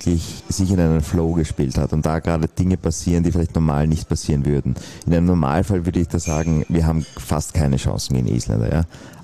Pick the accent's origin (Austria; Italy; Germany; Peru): Austria; Ich sage, der Kreislauf zwischen Sport, Wirtschaft, Politik und Medien funktioniert als Österreicher, sage ich, in Deutschland perfekt.